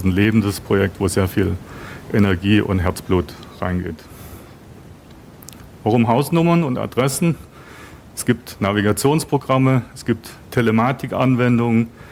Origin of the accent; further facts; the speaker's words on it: Berlin, Germany; Gegebenenfalls, ich komme aus Berlin, da gibt es dann noch Bezirke